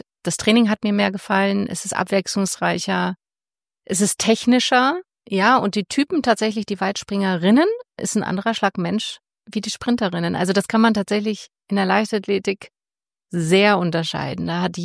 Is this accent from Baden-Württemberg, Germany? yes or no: no; Hanover, Lower Saxony, Germany; born there; now in Munich, Germany; Also gebürtig komme ich aus Hannover, war dann für den Sport erstmal 3 Jahre beim TSV Bayer 04 Leverkusen.